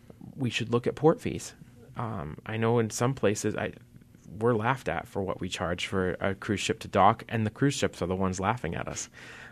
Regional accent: Maine, United States; I remember when I was in college, when I said I was from Maine, people thought it was a mystical fairyland.

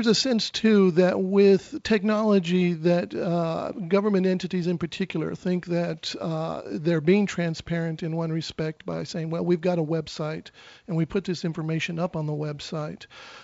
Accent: El Paso, Texas, United States; now in Louisiana, United States; I was born and reared in Texas, and I've been in Louisiana for about 90 days now.

